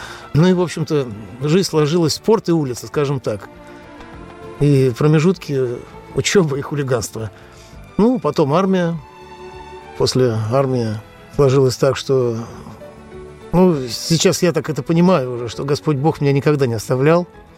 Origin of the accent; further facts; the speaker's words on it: Moscow, Russia; Я родился в Москве, всю жизнь прожил в Москве